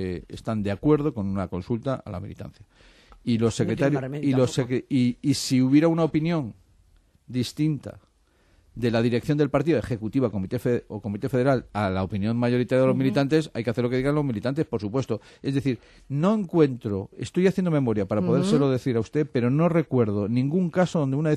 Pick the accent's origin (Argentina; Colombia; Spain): Spain; nuestros valores y nuestros principios como socialistas y como españoles